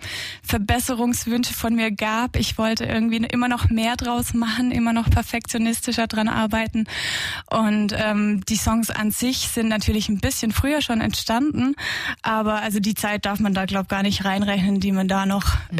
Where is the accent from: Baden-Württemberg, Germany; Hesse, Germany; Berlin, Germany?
Baden-Württemberg, Germany; Aalen; now in Burgstetten, Germany; Genau, also ich wohne jetzt seit Oktober in Burgstetten. Ich komme gebürtig aus Aalen und habe eben studiert in Trossingen dazwischen